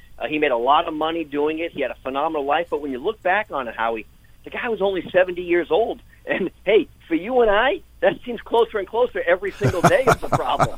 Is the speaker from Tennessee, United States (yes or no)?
no; Lowell, Massachusetts, United States; I grew up driving around Lowell, Massachusetts in the mid-90s listening to Rush Limbaugh on 680 WRKO back in the day